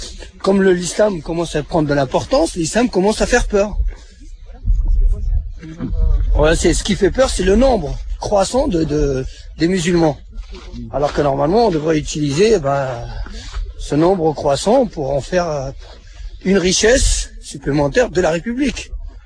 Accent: France; je suis un Français, un républicain avant tout.

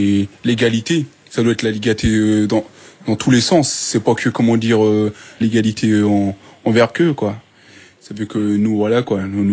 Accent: France; also born or lived in Senegal; Je suis pas né ici, non.

